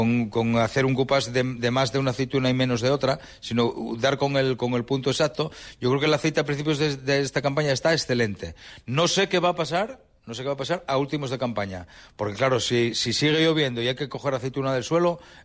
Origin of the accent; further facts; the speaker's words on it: Asturias, Spain; yo soy un asturiano por los cuatro costados, pero con un alma, como siempre digo, andaluza